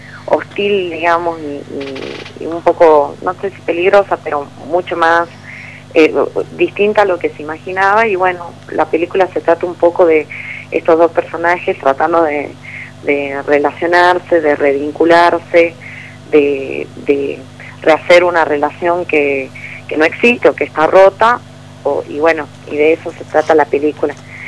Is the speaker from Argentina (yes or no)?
yes; Salta, Argentina; Yo soy de Salta Capital, por eso digo acá.